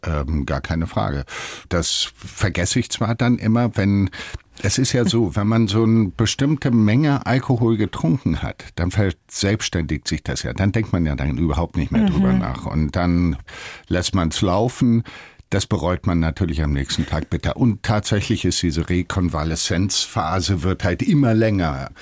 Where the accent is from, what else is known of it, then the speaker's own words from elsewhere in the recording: United States; geprägt haben mich die vielen Umzüge als Kind, das Aufwachsen als Amerikaner, die Filme